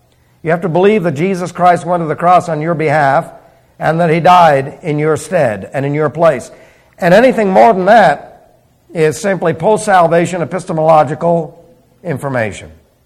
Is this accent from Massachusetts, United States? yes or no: no; New York City, New York, United States; born there; like I was born in New York City. I can't help that.